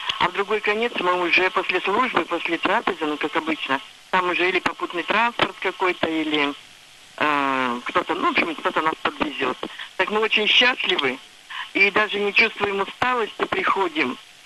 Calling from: Nenets Autonomous Okrug, Russia; Я звоню из Ненецкой области, из района тоже, из деревни.

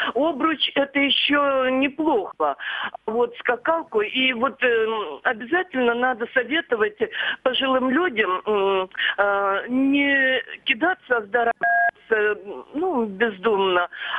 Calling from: Svetlogorsk, Russia; я из Светлогорска звоню вам.

